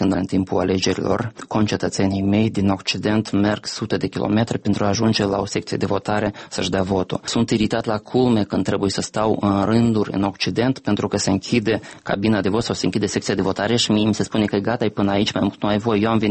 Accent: Moldova; Noi suntem moldoveni, noi vorbim moldovenești, noi trăim în Moldova.

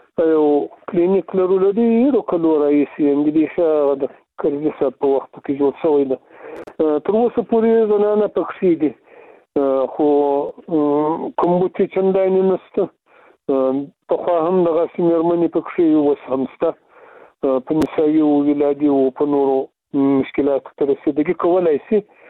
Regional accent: Afghanistan; نو موږ پخپله د افغانستان د یو ملت د یو غړي په توګه دا وایو چې مکاتب باید خلاص شي

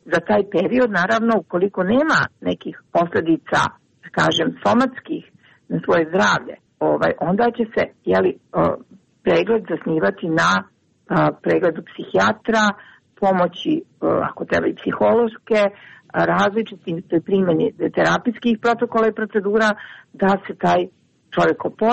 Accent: Montenegro; ono što je često sada situacija kod nas u Crnoj Gori jeste da jedan broj lekara i drugih zaposlenih u drugim organizacijama radi mnogo više

